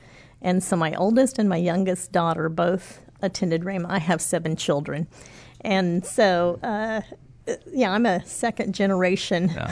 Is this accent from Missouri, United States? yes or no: yes; Missouri, United States; I'm from Northwest Missouri.